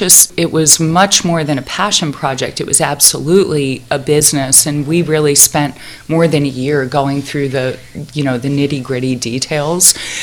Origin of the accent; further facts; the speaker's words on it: East Coast, United States; I grew up on the East Coast, and to me, the California West and the Sierra Nevada was always this mythical place